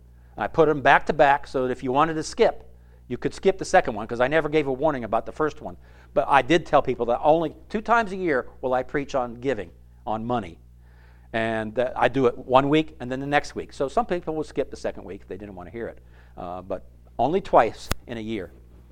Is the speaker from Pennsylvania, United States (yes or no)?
yes; Philadelphia, Pennsylvania, United States; And we're from Philadelphia, where they didn't have city wage tax withholding.